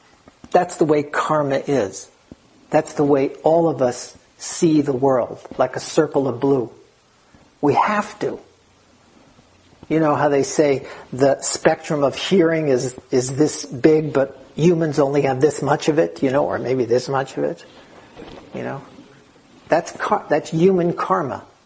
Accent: New York City, New York, United States; I was born and raised in New York City, Eastern European Jews. I wasn't born in Australia in the 17th century or someplace else, some other time.

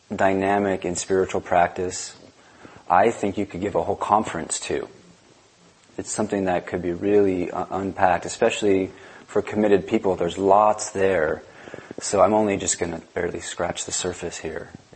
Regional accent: California, United States; born there; I was born in Southern California, so it's good to be back.

